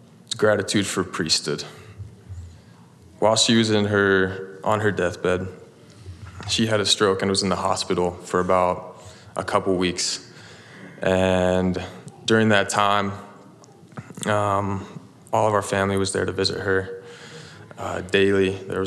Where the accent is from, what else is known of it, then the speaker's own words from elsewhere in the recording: Mapleton, Utah, United States; I'm from Mapleton, Utah.